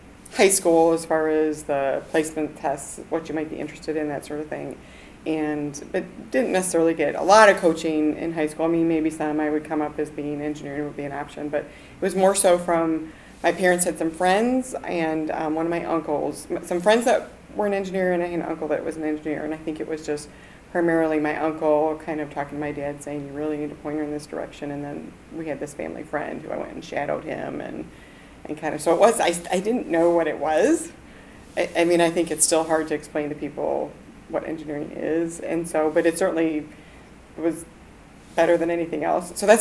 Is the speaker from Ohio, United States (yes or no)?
yes; Middleburg Heights, Ohio, United States; So I was born in Middlebrook Heights, Ohio, which is a suburb of Cleveland, Ohio, and born and raised there in the same area. My family's still all back there.